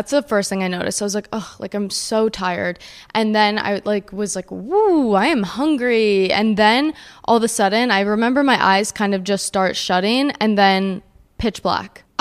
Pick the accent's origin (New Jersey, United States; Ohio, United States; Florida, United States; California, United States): New Jersey, United States; I grew up in New Jersey and my stepmom goes to this hair salon in the city.